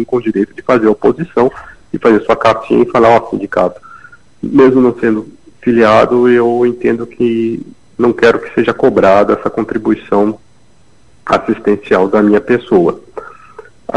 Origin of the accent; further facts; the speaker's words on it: Brasília, Federal District, Brazil; Eu que sou de Brasília